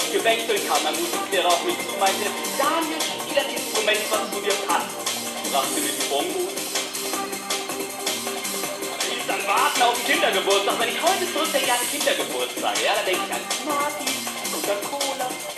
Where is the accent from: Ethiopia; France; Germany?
Ethiopia; ich komme nicht aus Indien, ich komme aus Äthiopien. Ich komme aus Äthiopien, meine Eltern nicht. Beide nicht. Wie kann das sein? Ich kann es verraten, ich bin adoptiert.